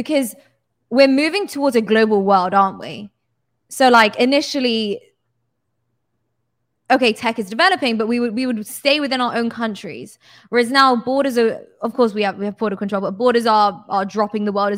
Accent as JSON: {"language": "English", "country": "United Kingdom", "said": "It's actually insane because obviously I'm British and, you know, in the UK, doing payments from one person to another is super easy."}